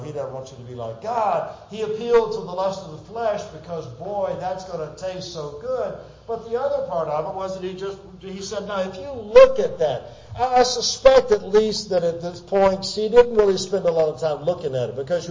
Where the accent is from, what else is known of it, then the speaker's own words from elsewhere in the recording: Plant City, Florida, United States; I grew up in Plant City with fruit trees.